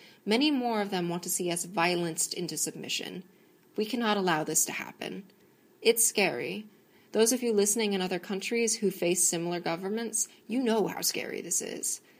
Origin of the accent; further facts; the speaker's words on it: United States; because I am an American preparing to live under a regime